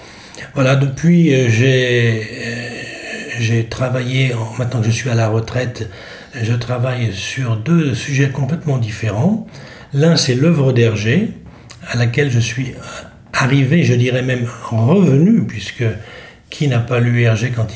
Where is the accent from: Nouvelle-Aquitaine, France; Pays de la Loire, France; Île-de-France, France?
Île-de-France, France; Paris; born there; toute la famille est, du côté de ma mère est creusoise. Maintenant, moi je suis né à Paris, nul n'est parfait